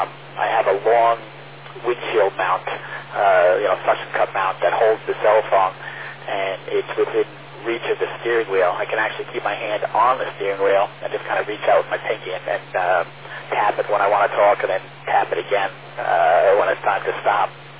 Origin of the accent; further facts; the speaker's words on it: Levittown, New York, United States; So growing up in Levittown, I went to Levittown schools, and then from 11th to 12th grade, I ended up going to Long Island Lutheran in Brookville, which is just a couple miles up the road.